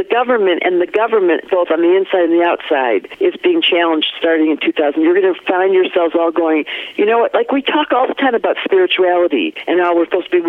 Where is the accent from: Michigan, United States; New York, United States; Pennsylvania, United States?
Michigan, United States; Detroit; now in Colorado, United States; I grew up in Detroit. I live half the time in Colorado and get ready half the time in Hawaii.